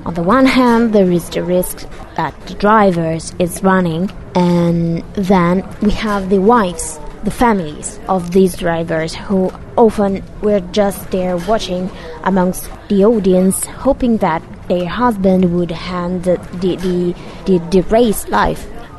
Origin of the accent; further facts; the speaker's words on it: Modena, Emilia-Romagna, Italy; English is a second language; I come from Modena, and I'm very familiar with the culture of the Scuderia Ferrari because it is deeply rooted in the Emilian culture.